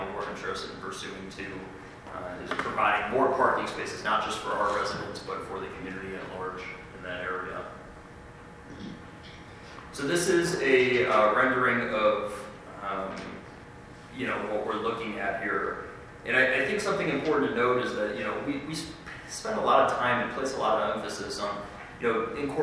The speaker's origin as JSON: {"language": "English", "town": "Chicago", "region": "Illinois", "country": "United States", "said": "I'm personally from the Chicago area, so I do understand the nature of the different communities throughout the area fairly well."}